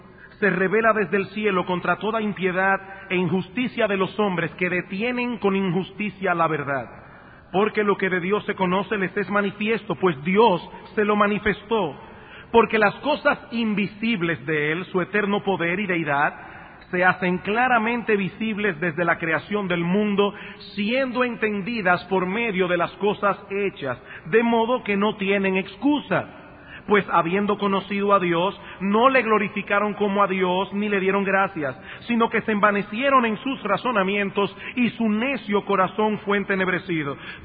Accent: San Juan de la Maguana, San Juan, Dominican Republic; Yo recuerdo que cuando era niño, allá en mi pueblo, en San Juan de la Maguana

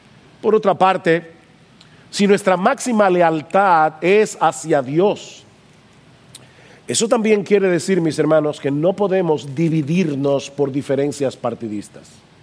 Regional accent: Dominican Republic; aún como dominicanos, a la hora de votar

